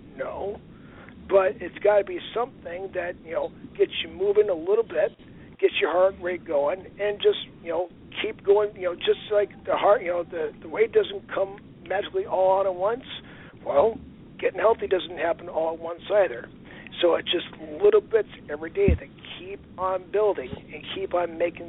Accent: Aberdeen, South Dakota, United States; now in Sioux Falls, United States; I grew up in Aberdeen, South Dakota, which is about an hour west of Brock Lesnar's hometown. And I moved down from Aberdeen to Sioux Falls

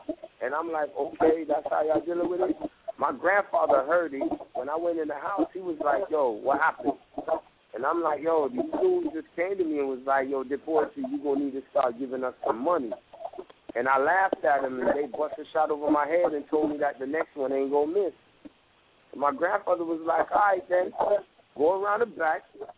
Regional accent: Jamaica; When they found out I'm Jamaican and I got deported, they beat my ass.

